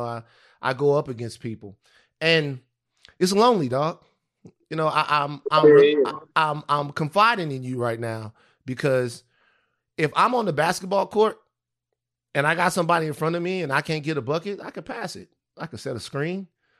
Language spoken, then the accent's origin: English; Baton Rouge, Louisiana, United States; I'm from Baton Rouge. I don't know if it get much harder.